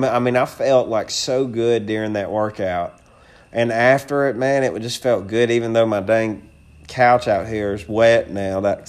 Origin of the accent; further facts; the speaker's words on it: Oxford, Alabama, United States; now in Daphne, United States; I live in Daphne, Alabama. I'm from Oxford, Alabama. I'm from the Oxford Anniston, Alabama, if you know where that is. I grew up about an hour northeast, more east than north of Birmingham